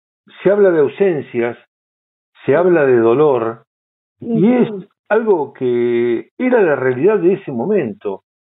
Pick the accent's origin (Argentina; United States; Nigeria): Argentina; La Plata, Buenos Aires Province; Como te decía hace un rato, yo soy platense.